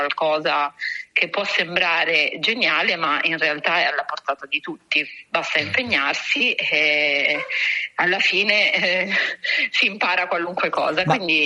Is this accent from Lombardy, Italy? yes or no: no; Ravenna, Emilia-Romagna, Italy; now in Rome, Italy; Sì, sono nata e cresciuta a Ravenna.